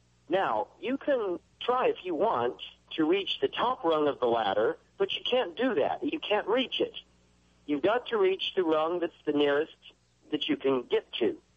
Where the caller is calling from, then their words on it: Salem, United States; from Salem.